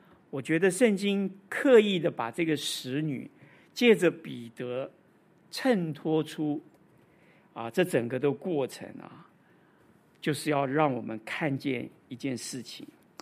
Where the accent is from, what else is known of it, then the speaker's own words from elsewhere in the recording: Taipei, Taiwan; 我原来我的家庭是讲国语，我们是不讲台语的。我台语后来是自学的，我的同学也没有人讲台语，因为我都在台北的小学上学。我是学很好的台语，我是看布袋戏学的。